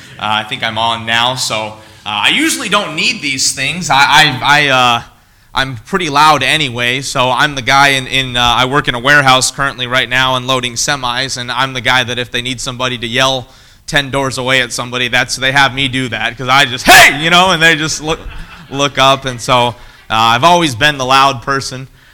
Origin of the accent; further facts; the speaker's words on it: Kentucky, United States; I'm from Kentucky. I grew up there.